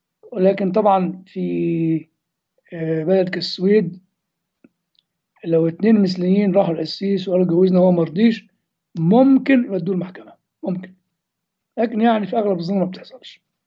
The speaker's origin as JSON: {"language": "Arabic", "country": "Egypt", "said": "انا مسيحي، يعني كون انا مصري دي حقيقه بيولوجيه، ما هياش اعلى حقيقه عندي. اعلى حقيقه عندي إن أنا مسيحي"}